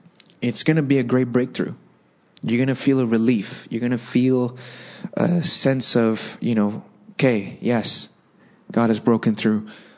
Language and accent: English; Saudi Arabia; When I was a kid growing up in Saudi Arabia